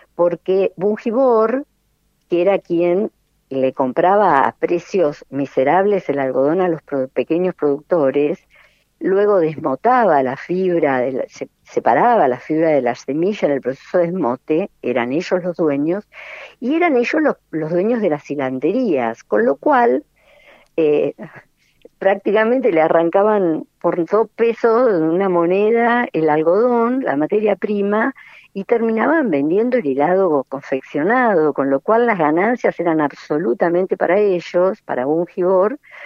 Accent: Buenos Aires, Argentina; born there; nací en Buenos Aires, estudié para docente, para maestra, vine y estudiando sociología en la Universidad de Buenos Aires, vine al Chaco

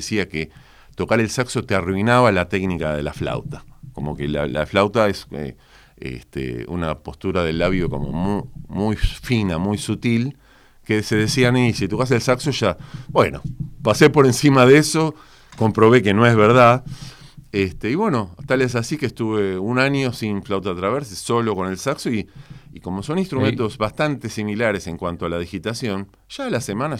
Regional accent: Buenos Aires, Argentina; Soy reporteño.

